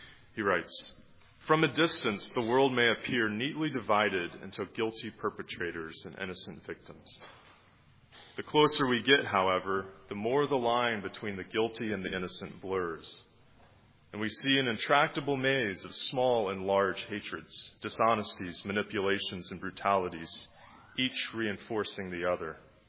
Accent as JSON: {"language": "English", "town": "Atlanta", "region": "Georgia", "country": "United States", "tie": "born or raised there", "said": "I grew up in Atlanta, Georgia, in a suburb"}